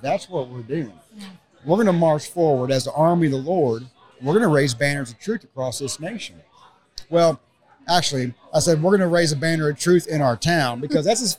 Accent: San Antonio, Texas, United States; You know, I was born and raised in San Antonio. I'm an Alamo boy. I got friends and family down there.

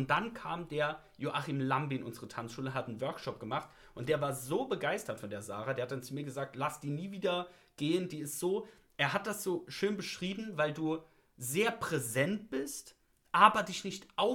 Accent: Saarland, Germany; Weil es ist Hannover, wir kommen aus dem Saarland. Das ist ja wirklich die ganz andere Ecke.

